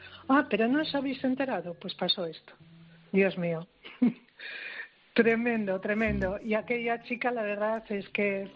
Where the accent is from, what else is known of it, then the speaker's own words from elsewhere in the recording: Castile and León, Spain; Mi pueblo tiene un río precioso, el río Tormes, y yo la verdad es que había dado cuatro brazadas, nada más. Pero tenía 15 años también. Se me ocurrió meterme en la presa de mi pueblo.